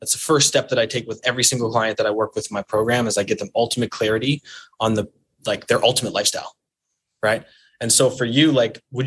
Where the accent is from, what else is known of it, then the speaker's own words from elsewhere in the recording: Alberta, Canada; because I'm from Alberta.